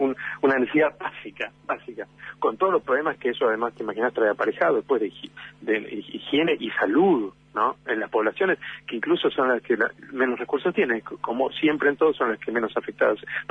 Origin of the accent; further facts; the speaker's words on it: Buenos Aires, Argentina; now in Puerto Madryn, Argentina; yo soy de Buenos Aires, soy una gran ciudad, ¿no? Viviendo en Puerto Madryn de hace tiempo, pero soy de una gran ciudad.